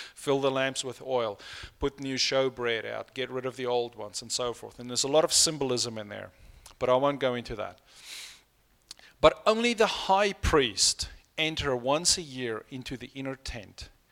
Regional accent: South Africa; first language Afrikaans; English is a second language; And I understand it's not difficult for me because Afrikaans is very much like that, which is my first language.

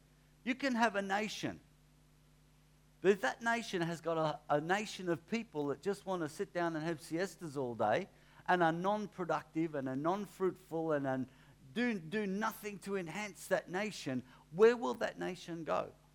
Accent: Melbourne, Victoria, Australia; I don't know if you've been around the western region of Melbourne much, but I grew up in West Melbourne.

